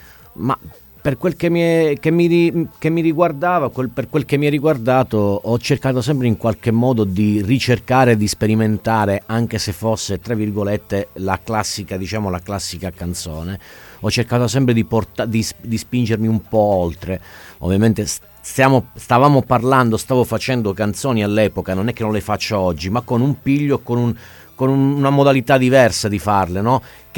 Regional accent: Spezzano Albanese, Calabria, Italy; now in Rome, Italy; Sì, assolutamente, sono di Spezzano Albanese, sono venuto qui poi per studiare

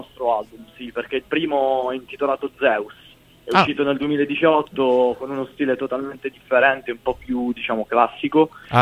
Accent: Capurso, Apulia, Italy; in particolare siamo di Capurso, che è un piccolo paese, diciamo, a 10 km da Bari.

